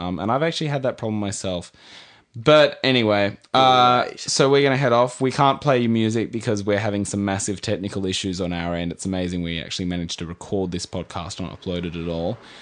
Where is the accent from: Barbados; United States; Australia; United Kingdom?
Australia; Look, we're Australian. We don't know Native American culture that well.